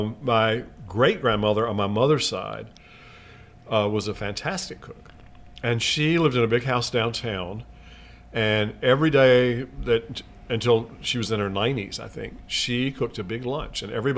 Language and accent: English; New Bern, North Carolina, United States; we had a lot of seafood because I'm from New Bern's right on the coast